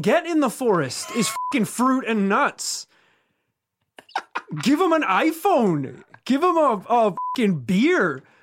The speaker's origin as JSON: {"language": "English", "region": "Northern Ireland", "country": "United Kingdom", "tie": "born or raised there", "said": "where we grew up in Northern Ireland"}